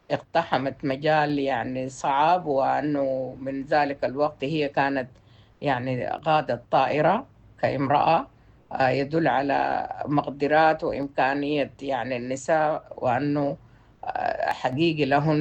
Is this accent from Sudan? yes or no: yes; Sudan; وأن يعني كلنا كسودانيين نعيش في سلام ووئام إن شاء الله